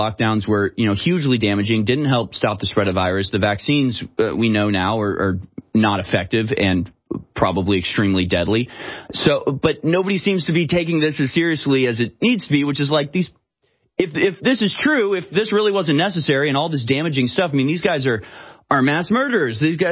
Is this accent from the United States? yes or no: yes; United States; it's amazing that you're an Australian, I'm an American.